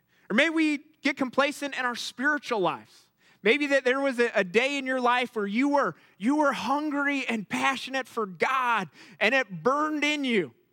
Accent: Cleveland, Ohio, United States; and I've born and raised in Cleveland, but we've been very close our whole lives.

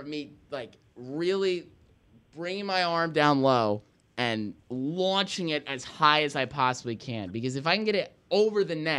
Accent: Hackettstown, New Jersey, United States; That's weirdly enough, that's where I'm from.

